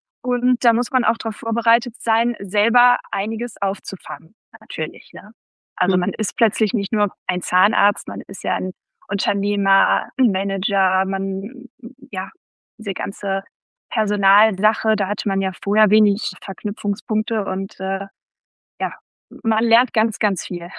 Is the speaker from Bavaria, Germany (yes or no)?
no; Bonn, North Rhine-Westphalia, Germany; ich komme aus Bonn, habe auch hier studiert und promoviert